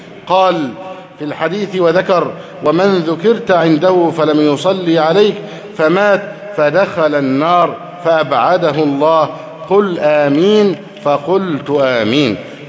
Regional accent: Egypt

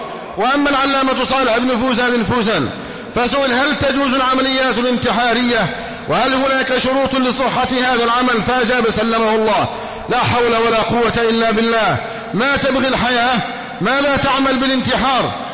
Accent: Egypt; أن يحفظ بلدنا مصر أمنا أمانا

